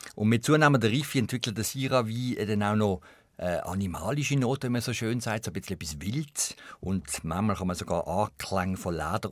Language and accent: German; Switzerland